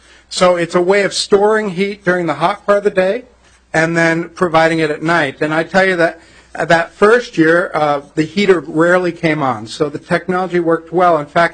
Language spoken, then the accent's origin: English; Findlay, Minnesota, United States; The first one that was built was in Findlay, Minnesota, my hometown, and I was part of the building of it.